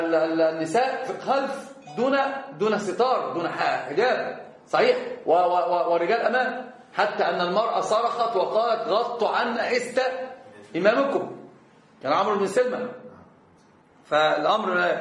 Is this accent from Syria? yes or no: no; Libya; عندنا أقول عندنا في ليبيا